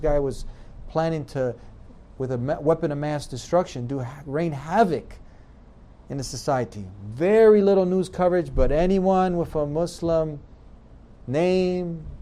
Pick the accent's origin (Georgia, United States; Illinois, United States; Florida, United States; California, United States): Illinois, United States; Chicago; You know, just in Chicago, my hometown, we just had 40. We just had a mass shooting.